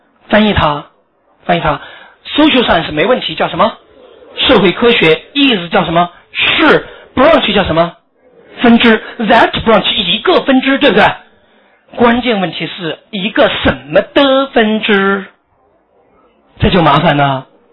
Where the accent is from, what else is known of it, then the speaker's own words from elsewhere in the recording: China; 所以这个汉语习惯我们作为中国人你应该知道